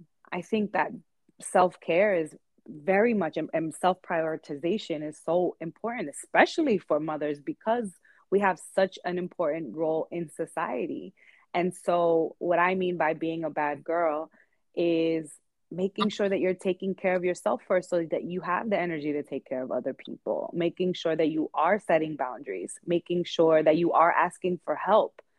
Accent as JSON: {"language": "English", "country": "United States", "tie": "born or raised there", "said": "my heritage and my cultural upbringing was very Latin, but I grew up here in the United States."}